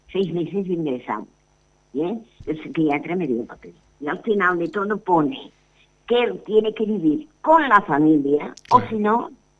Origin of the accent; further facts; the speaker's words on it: Barcelona, Catalonia, Spain; Yo de Barcelona.